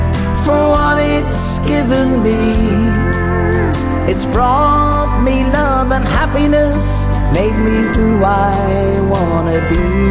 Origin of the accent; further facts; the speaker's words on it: Ireland; When I grew up in Ireland, there was music everywhere.